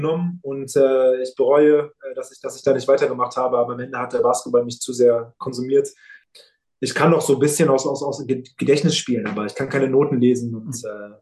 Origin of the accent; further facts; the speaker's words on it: Berlin, Germany; born or raised there